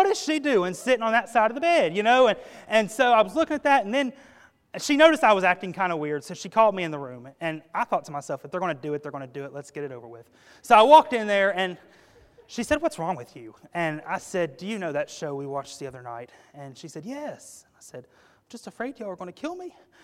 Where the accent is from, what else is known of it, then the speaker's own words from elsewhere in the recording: Tennessee, United States; I remember growing up in East Tennessee, we'd always go to Maryland every year.